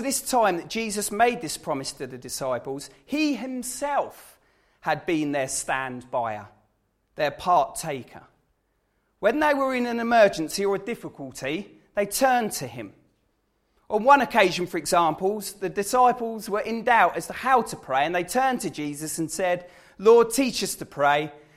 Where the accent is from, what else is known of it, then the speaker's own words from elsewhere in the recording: England, United Kingdom; other countries in the world do it. We're just English and we're a bit weird.